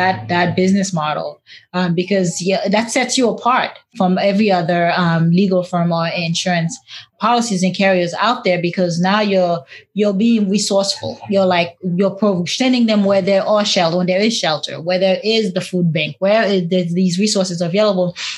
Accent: Boston, Massachusetts, United States; now in California, United States; And out of Boston, I'm from Boston. I lived in Roxbury for years before moving to California.

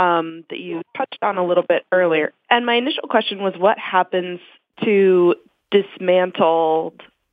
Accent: Missouri, United States; I was curious because I grew up in Missouri, kind of near a nuclear power plant.

